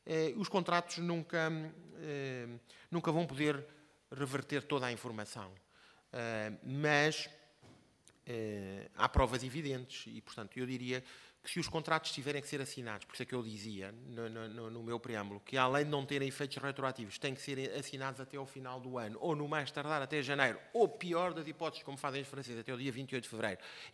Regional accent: Portugal; Eu sou português, tenho 3 filhos, quero viver cá

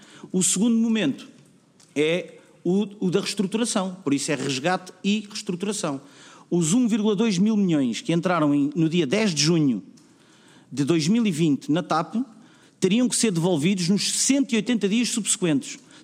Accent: Portugal; enquanto portugueses, onde eu me incluo

